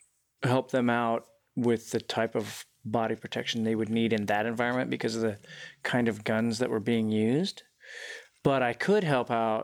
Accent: Utah, United States; I grew up in Utah. I was scared of the water.

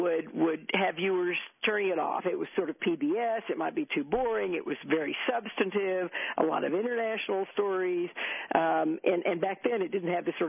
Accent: Texas, United States; I write, I think it's sort of second chapter, I grew up in Texas, mm-hmm.

